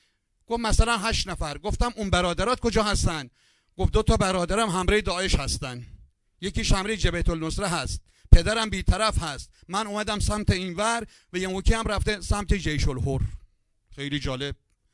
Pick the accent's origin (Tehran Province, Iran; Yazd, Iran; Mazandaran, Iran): Yazd, Iran; Pashkuh; گفتم میدونم، من بچه پشکو هستم